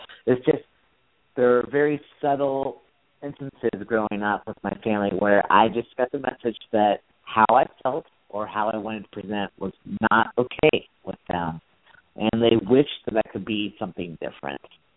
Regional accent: Nebraska, United States; We lived in the country. I grew up in Nebraska, and in our backyard we had a swimming pool

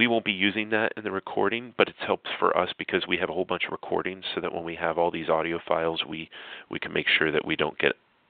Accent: Harrisburg, Pennsylvania, United States; I would say … I'm from Harrisburg, Pennsylvania.

